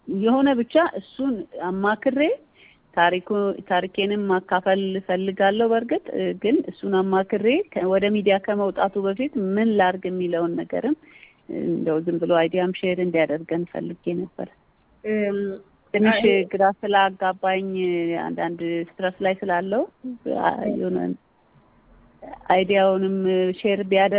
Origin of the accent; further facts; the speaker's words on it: Addis Ababa, Ethiopia; moved away as an adult; now in Sodo, Ethiopia; እኔ የአዲስ አበባ ልጅ ነኝ፣ ግን ወላይታ ሶዶ ነው የምኖረው በዚህ ሰዓት አሁን ያለሁ።